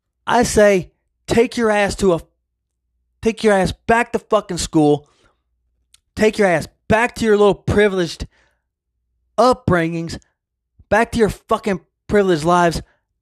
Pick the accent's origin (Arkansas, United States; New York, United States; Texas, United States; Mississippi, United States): Mississippi, United States; I grew up in the fucking country. I grew up in Mississippi.